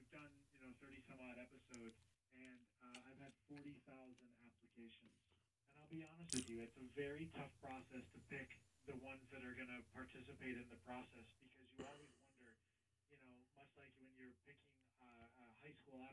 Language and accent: English; Miami, Florida, United States; moved away as an adult; also born or lived in Milwaukee; now in Chicago, United States; You know, I was raised in Miami, Florida, and for college I decided to go to Marquette University in Milwaukee.